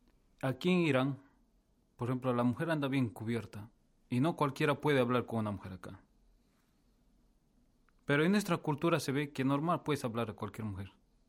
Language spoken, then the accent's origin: Spanish; Peru; Por ejemplo, tú y yo que somos de Perú